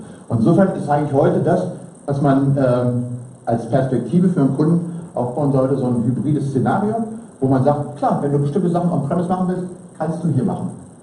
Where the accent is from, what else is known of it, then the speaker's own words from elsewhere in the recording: Berlin, Germany; Ich komme aus Berlin